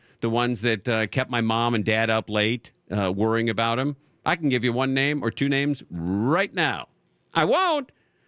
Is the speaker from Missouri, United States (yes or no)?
no; Los Angeles, California, United States; I remember I was born and raised in Los Angeles, 1963. I've seen it all, right?